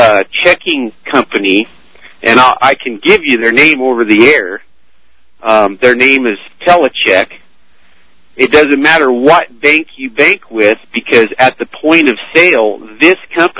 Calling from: Colorado, United States; I'm calling from Northern Colorado.

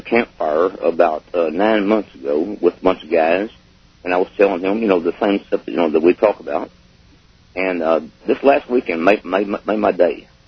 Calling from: Galveston, Texas, United States; I'm calling from Galveston, Texas.

